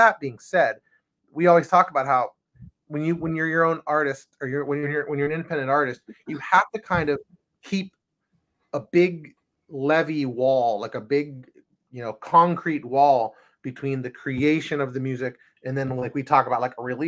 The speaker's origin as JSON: {"language": "English", "town": "Youngstown", "region": "Ohio", "country": "United States", "tie": "born or raised there", "said": "we didn't grow up in Los Angeles, we grew up in Ohio, in Youngstown, Ohio, which is like a Rust Belt, like kind of DIY gritty."}